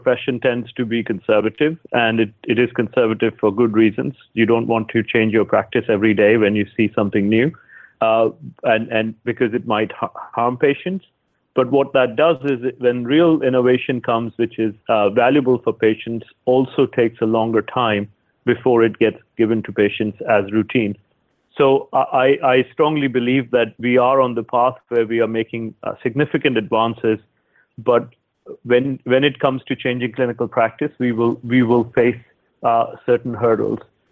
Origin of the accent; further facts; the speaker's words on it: India; now in United Kingdom; it was not so visible when I was growing up in India.